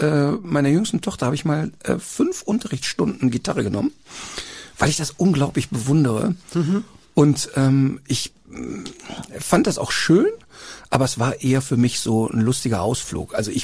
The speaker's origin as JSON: {"language": "German", "town": "Duisburg", "region": "North Rhine-Westphalia", "country": "Germany", "tie": "born or raised there", "said": "Ja, da aufgewachsen, ein paar Meter davon entfernt geboren."}